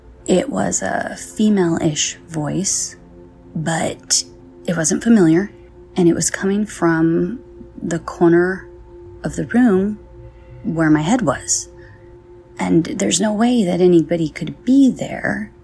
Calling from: California, United States; I'm calling from California

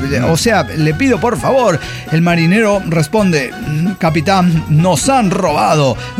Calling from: Cochabamba, Bolivia; de Cochabamba, Bolivia.

